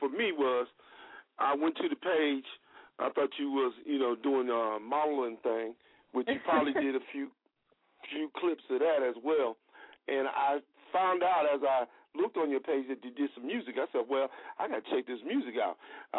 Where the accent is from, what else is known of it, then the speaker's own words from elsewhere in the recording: Ohio, United States; Yeah, that's my cousin. I'm from Ohio as well.